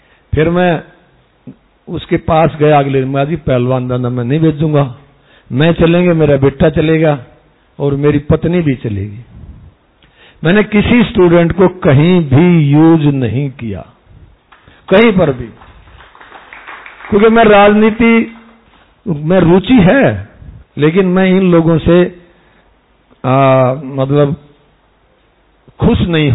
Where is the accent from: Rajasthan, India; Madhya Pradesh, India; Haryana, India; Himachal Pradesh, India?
Haryana, India; Rona; सोनीपत में मेरा जिला है और उसके साथ हमें करखोदा कस्बा, रोना मेरा गांव है।